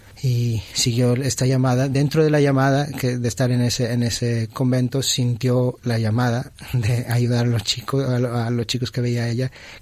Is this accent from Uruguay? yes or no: no; Mexico; now in Tarragona, Spain; soy de México.